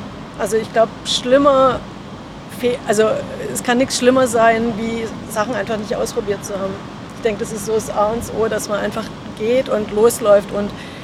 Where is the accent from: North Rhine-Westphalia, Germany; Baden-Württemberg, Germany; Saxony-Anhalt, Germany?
Baden-Württemberg, Germany; Kirchheim unter Teck; Aus dem Raum Stuttgart komme ich, also Kirchheim-Teck, Schwäbische Alb.